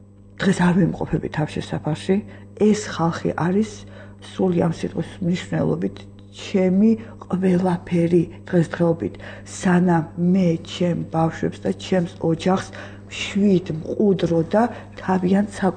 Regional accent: Abkhazia, Georgia; moved away as an adult; მე როდესაც აფხაზეთიდან გადმოვედი, ჩემთვის მნიშვნელობა არ ქონდა თბილისი იყო, ბათუმი იყო, ქუთაისი იყო.

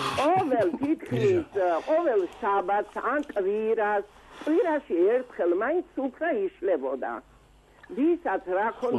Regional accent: Tbilisi, Georgia; ძალიან სასიამოვნოა, მეც გავიზარდე თავისუფლებაზე, თავისუფლების მოედანზე.

